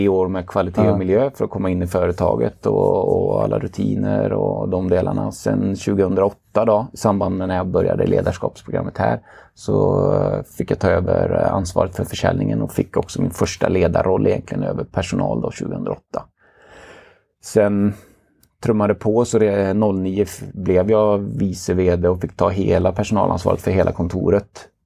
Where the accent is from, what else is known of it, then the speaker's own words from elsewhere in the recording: Grästorp, Västra Götaland County, Sweden; now in Vara, Sweden; Jag är född och uppvuxen i Grästorp, en liten idrottskommun.